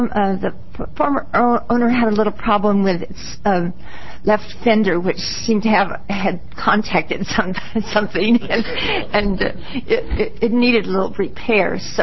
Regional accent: Corvallis, Oregon, United States; I'm from Corvallis.

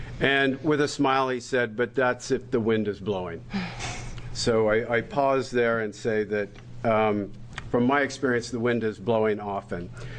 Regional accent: Newberg, Oregon, United States; And so I grew up in Newburgh with a long history, stories, different train stories of my father

